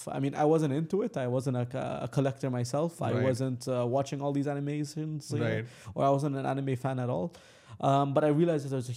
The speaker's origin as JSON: {"language": "English", "country": "Canada", "tie": "born or raised there", "also_born_or_lived": "Dubai, United Arab Emirates", "said": "I was born in Canada, grew up in Canada. Had my high school days in Canada, a bit of my high school days actually, did some of it in Dubai."}